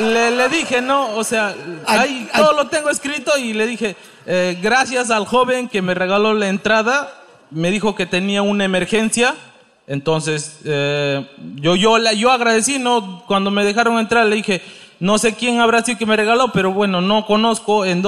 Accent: Andahuaylas, Apurímac, Peru; Yo me fui en mi pueblo, en Andahuaylas.

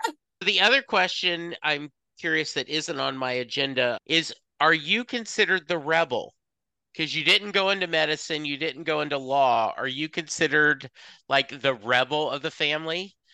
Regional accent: Louisiana, United States; now in Dallas, United States; I was born in a very small town in Louisiana. My dad was in the Army. We moved around a lot, but most of my time has been either in Southwest Louisiana or here in Dallas.

